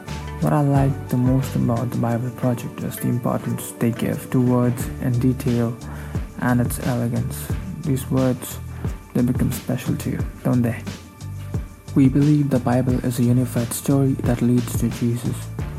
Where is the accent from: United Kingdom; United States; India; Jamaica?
India; from India.